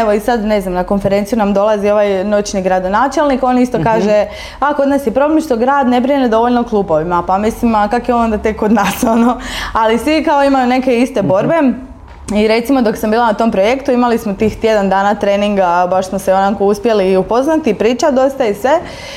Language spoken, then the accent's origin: Croatian; Đakovo, Osijek-Baranja County, Croatia; Ja sam inače iz Đakova, koji isto mali grad u kojem se ne događa praktički ništa.